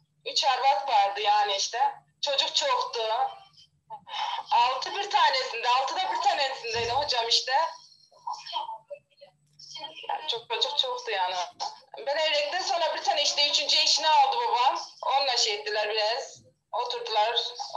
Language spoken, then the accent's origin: Turkish; Bozkaya, Kilis Province, Turkey; Köyde doğdum. Köyde geçti hayatımız yani. Kilisin köyü, Bozkaya köyü.